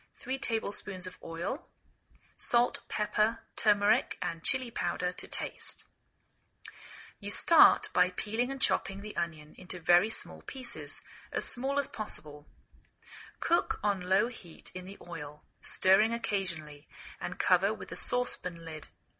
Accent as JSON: {"language": "English", "region": "England", "country": "United Kingdom", "lives_now": "United States"}